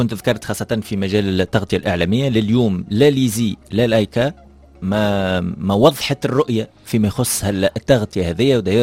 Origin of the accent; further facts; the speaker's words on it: Tunisia; أنا كمواطن تونسي